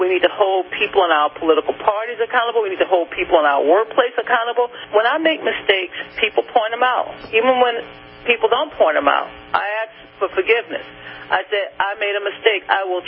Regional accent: the South, United States; I understand my history as a Southerner. My parents lived on South Jefferson Davis Parkway in the city of New Orleans.

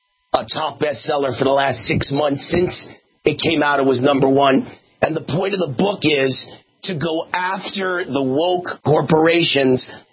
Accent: New York City, New York, United States; also born or lived in Hollywood; I come from New York City. I come from Hollywood, where I was a big game show host and a talk show host and an anchor man.

